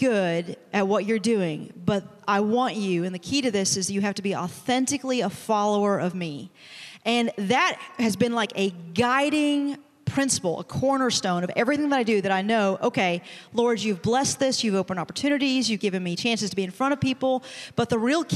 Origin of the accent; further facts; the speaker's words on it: Prestonsburg, Kentucky, United States; I was practicing law back in my hometown of Prestonsburg